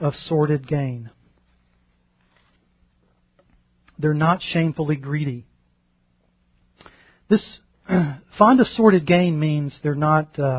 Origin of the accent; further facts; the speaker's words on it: Louisiana, United States; Now, growing up in the Louisiana public school system, I never would know what this word is.